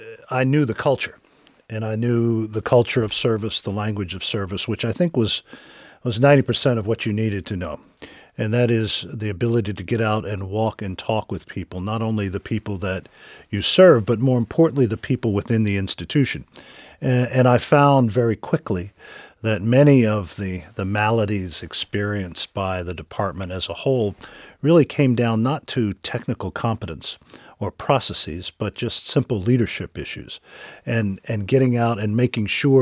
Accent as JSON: {"language": "English", "town": "Fayetteville", "region": "North Carolina", "country": "United States", "tie": "born or raised there", "said": "My hometown is Fayetteville, North Carolina."}